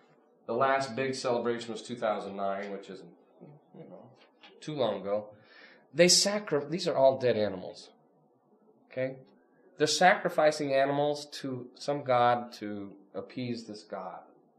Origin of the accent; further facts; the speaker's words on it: Norfolk, Nebraska, United States; Scientology is kind of interesting because I'm from Norfolk, Nebraska.